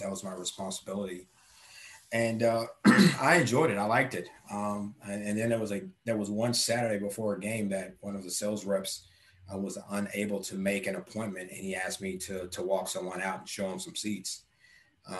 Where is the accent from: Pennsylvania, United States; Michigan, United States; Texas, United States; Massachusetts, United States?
Texas, United States; I was born and raised in Texas. And so I played baseball, I traveled around, but I had never been to Florida ever.